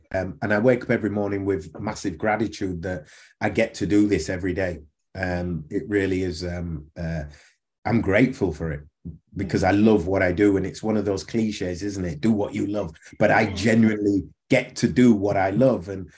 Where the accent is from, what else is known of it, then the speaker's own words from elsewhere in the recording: Leeds, Yorkshire and the Humber, United Kingdom; from Bramley and Leeds. That was the area I lived in.